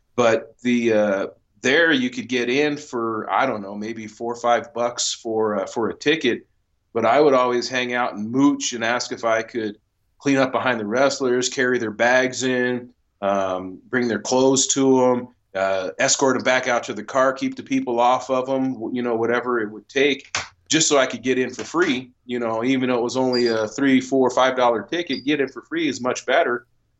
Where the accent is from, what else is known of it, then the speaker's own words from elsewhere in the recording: Florida, United States; also born or lived in New Jersey; grew up in South Florida. I'm originally from New Jersey. I was born in New Jersey, and my parents would travel back and forth from Jersey to Florida and Jersey to Florida.